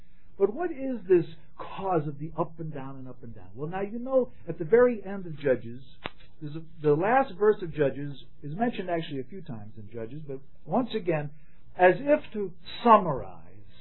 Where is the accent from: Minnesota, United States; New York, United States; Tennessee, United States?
New York, United States; Huntington; I'm from Huntington with my brothers here.